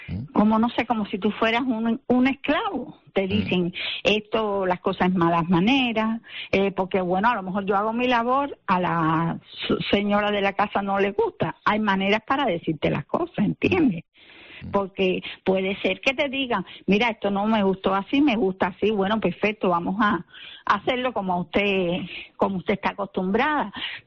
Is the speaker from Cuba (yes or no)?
yes; Cuba; now in Spain; Sí, soy de Cuba.